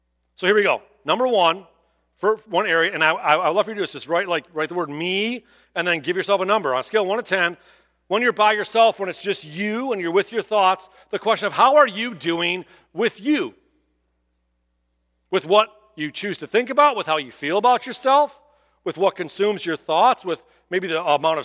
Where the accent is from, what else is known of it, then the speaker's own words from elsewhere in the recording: Clinton Township, Michigan, United States; Now, I grew up here. I grew up in Clinton Township. I've gone to Lakeside Mall my entire life